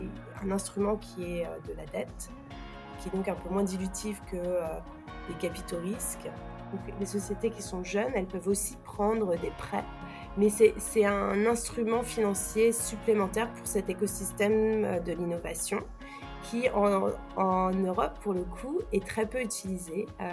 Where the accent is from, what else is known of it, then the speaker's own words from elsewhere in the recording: Normandy, France; moi, j'ai grandi en Normandie, dans l'Orne. Et ma mère est franco-allemande et mon père est de Guadeloupe.